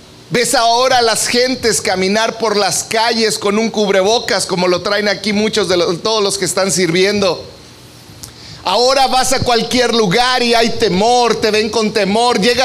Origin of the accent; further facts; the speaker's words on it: Mexico; No podemos dar por hecho ahora nuestra libertad como mexicanos.